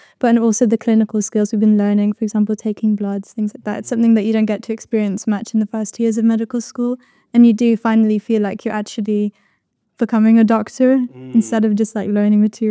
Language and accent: English; Scotland, United Kingdom; moved away as an adult; now in Birmingham, United Kingdom; hello everyone … I'm a third year medical student. I'm from Scotland originally, but I moved down to Birmingham for university along with my family. So I'm currently living at home